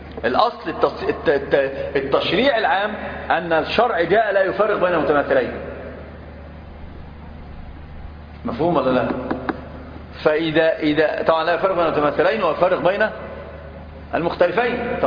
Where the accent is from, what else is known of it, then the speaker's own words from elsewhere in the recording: Upper Egypt, Egypt; لو انتم في الصعيد او في الصعيد تعرفوا، انا صعيدي